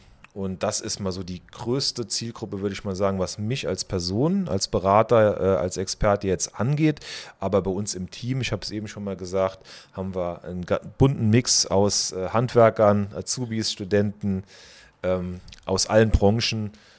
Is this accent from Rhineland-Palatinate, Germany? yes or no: yes; Rhineland-Palatinate, Germany; ich komme aus der Eifel, aus der Nähe von Bitburg, vom kleinen Dorf